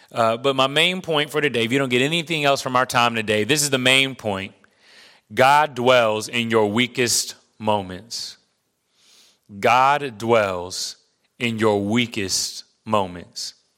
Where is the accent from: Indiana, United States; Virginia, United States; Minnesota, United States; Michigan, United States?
Virginia, United States; Virginia Beach; born or raised there